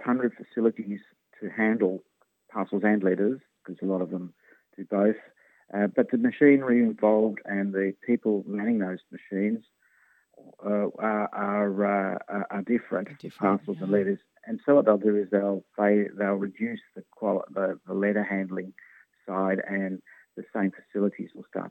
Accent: Western Australia, Australia; I'm from Western Australia, so it's almost like normal here.

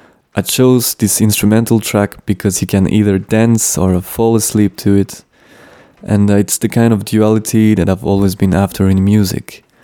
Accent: France; English is a second language; I'm from France

